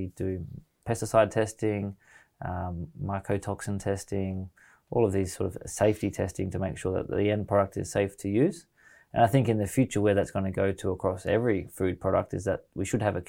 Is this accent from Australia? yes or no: yes; Australia; as an Australian, we know if we have a preference between a Chinese product or an Australian product, we want that.